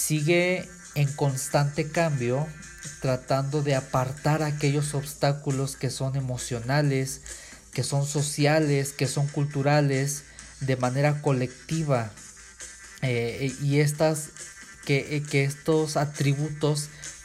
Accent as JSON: {"language": "Spanish", "country": "Mexico", "said": "quiénes somos como mexicanos, de dónde venimos y quiénes somos como mexicanos"}